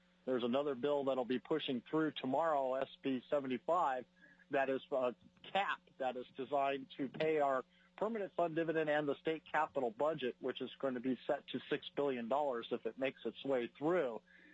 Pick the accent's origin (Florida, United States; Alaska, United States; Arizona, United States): Alaska, United States; Big Lake; I am from Big Lake